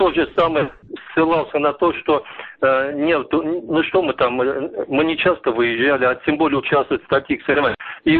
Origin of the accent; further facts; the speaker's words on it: Baku, Azerbaijan; я вообще-то воспитанник бакинского футбола. Я бакинец сам, из Баку.